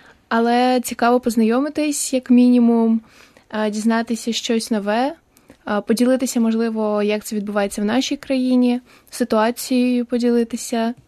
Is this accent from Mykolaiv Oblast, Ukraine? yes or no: yes; Mykolaiv, Mykolaiv Oblast, Ukraine; now in Lviv, Ukraine; я студентка другого курсу, я з Миколаєва